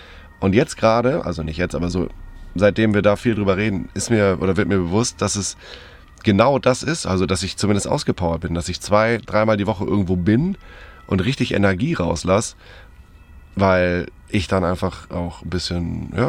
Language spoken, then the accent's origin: German; Schleswig-Holstein, Germany; also wir kommen ja aus Schleswig-Holstein, also das Meer ist nicht so weit weg gewesen